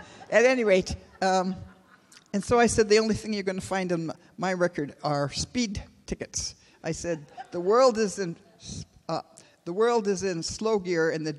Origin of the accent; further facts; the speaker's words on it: India; because of my background, you know, being a woman and being an Indian